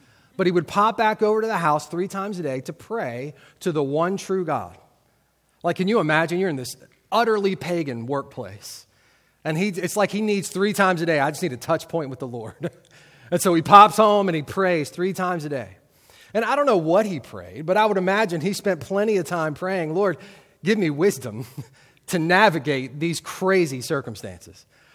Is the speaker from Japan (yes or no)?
no; United States; I'm from South Montgomery County, so we have a lot of government workers in our neck of the woods.